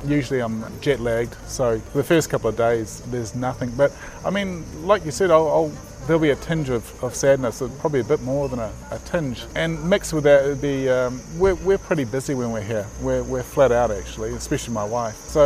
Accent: New Zealand; Being a Kiwi, we very much have our own way about us, which is quite hard to change. You know, I see that as introducing that Kiwiness to my family as well.

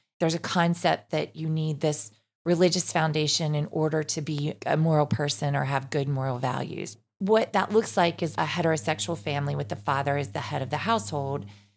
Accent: Cincinnati, Ohio, United States; you did some training in Cincinnati, my hometown.

